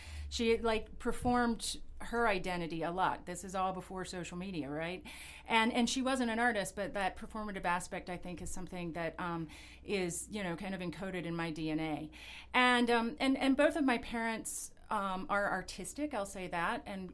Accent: North Carolina, United States; I'm from North Carolina. So I grew up in this really small town of about 7,000 people.

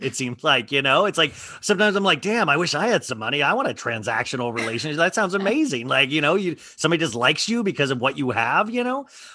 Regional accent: Kansas, United States; I grew up in Kansas, middle class.

